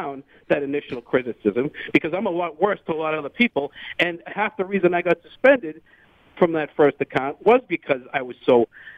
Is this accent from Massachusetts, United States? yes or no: yes; Revere, Massachusetts, United States; I grew up from Revere. And mm-hmm. Then I moved to the Charlestown. Then I moved to the Bunker Hill Projects during the bus.